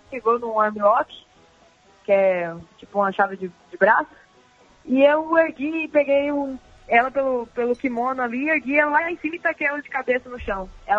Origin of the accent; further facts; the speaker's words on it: Paraná, Brazil; Eu sou do Paraná. É porque a família da minha mulher tá aqui em casa, eles são mineiros.